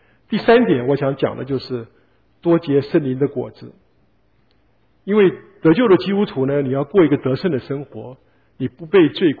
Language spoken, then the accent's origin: Chinese; Hunan, China; 像我是湖南人，湖南人是骡子脾气